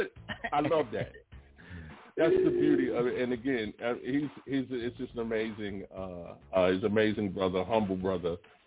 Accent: Arkansas, United States; also born or lived in Los Angeles; As a kid growing up, you know, of course I am from Arkansas, but I, you know, spent some time in LA, lived out there for a couple of years, have family who's still out there with my dad

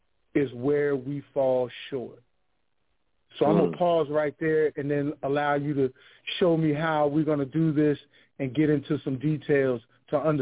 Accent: Richmond, Virginia, United States; I am a native of Richmond, born and raised in Highland Park, Northside. Attended private school for the early years, first through five. And then I attended Henderson Middle School. And then my parents moved from the city to Chesterfield County

